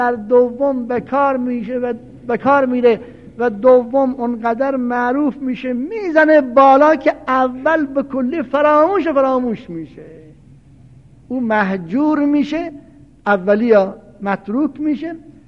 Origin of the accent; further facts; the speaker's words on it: northern Iran, Iran; چون من شمالی هستم